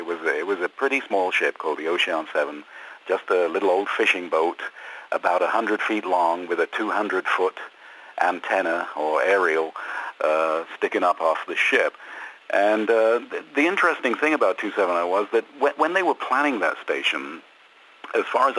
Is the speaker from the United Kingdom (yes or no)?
yes; Newark-on-Trent, East Midlands, United Kingdom; Although I'm kind of a local lad in a way to Nottingham in the East Midlands, I was born and raised in Newark.